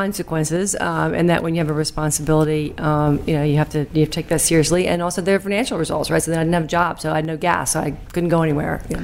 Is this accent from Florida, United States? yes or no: no; Macon, Georgia, United States; Macon, Georgia.